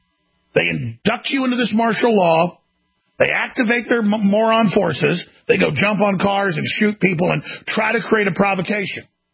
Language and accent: English; Dallas, Texas, United States; But when I was growing up in Dallas, if you looked at somebody wrong, they'd pull their car up and get out and want to have a fight.